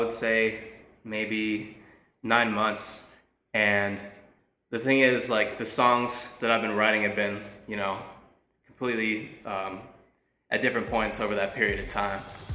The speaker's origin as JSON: {"language": "English", "town": "Austin", "region": "Texas", "country": "United States", "tie": "born or raised there", "said": "Yeah, I'm from Austin originally. It's my hometown."}